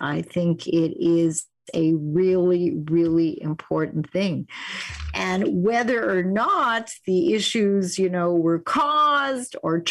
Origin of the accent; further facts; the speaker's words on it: Winnipeg, Manitoba, Canada; I was growing up in Winnipeg as a little girl